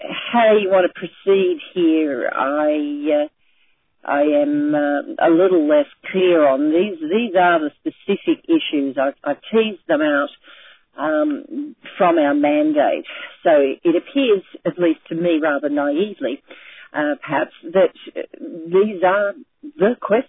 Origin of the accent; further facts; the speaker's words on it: Australia; I barely manage the English language as an Australian at the best of times.